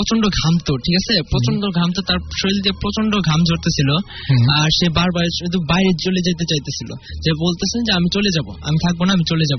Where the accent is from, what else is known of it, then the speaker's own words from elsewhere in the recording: Narsingdi, Dhaka Division, Bangladesh; আমি নরসিংদী থেকে এসেছি, আমি ঢাকা নর্ড এম কলেজে পড়ছি।